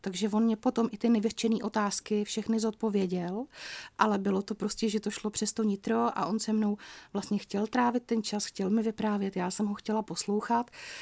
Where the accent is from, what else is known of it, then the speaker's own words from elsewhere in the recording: Hradec Králové, Hradec Králové Region, Czechia; Já jsem z Hradce Králové, část mé rodiny je z Pardubic